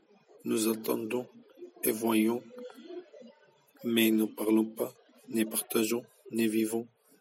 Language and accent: French; Syria; now in France; Je viens du pays de l'amour et de paix. Je viens de Syrie. J'ai commencé à sentir la solitude en 2014, quand je suis sorti de Syrie. Je suis arrivé en France en 2017.